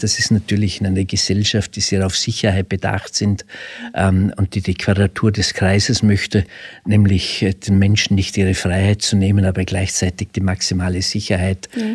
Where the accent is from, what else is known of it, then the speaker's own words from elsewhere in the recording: Vorarlberg, Austria; accent: Alemannic; ich bin jetzt über Nacht angereist von Vorarlberg nach Graz. Sie hören aus meinem Dialekt, ich bin Alemanne.